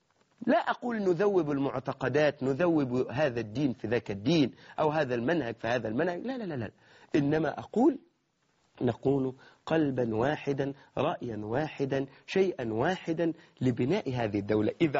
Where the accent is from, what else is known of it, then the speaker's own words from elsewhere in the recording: Egypt; يعني عندنا في مصر، عندنا في مصر، انظر انظر إلى نصارى مصر